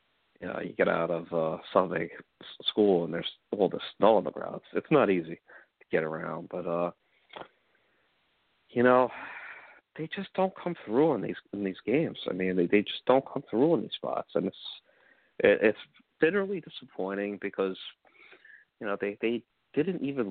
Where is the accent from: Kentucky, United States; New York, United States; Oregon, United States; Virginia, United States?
New York, United States; Staten Island; because I am from Staten Island, and obviously I went to Wagner College